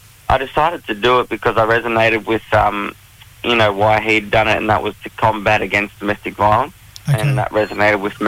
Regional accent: Tamworth, New South Wales, Australia; I grew up in Tamworth.

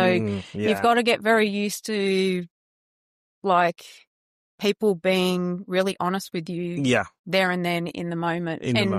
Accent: Australia; But as an Australian startup, like the Americans love Australians and they're interested to like talk to us about all the animals that we have here

